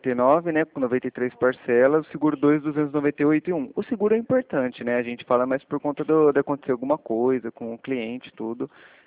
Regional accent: Rio Claro, São Paulo, Brazil; Ah, eu sou aqui de Rio Claro, São Paulo.

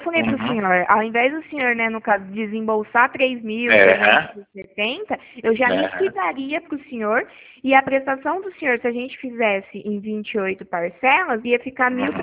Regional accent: Pirassununga, São Paulo, Brazil; Eu sou de Pirassununga, conhece? Terra da cachaça?

